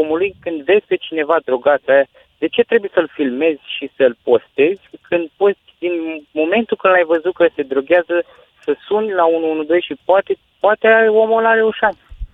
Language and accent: Romanian; Romania; Problema asta cu drogurile, cred că sunt foarte multe lucruri pe care noi, ca români, ar trebui să le învățăm.